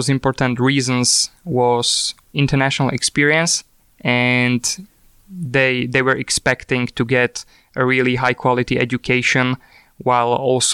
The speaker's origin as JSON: {"language": "English", "town": "Partizanske", "region": "Trenčín Region", "country": "Slovakia", "tie": "born or raised there", "second_language": "English", "said": "Before joining Leaf Academy, I was studying at a secondary grammar school in my hometown, in Partizanske."}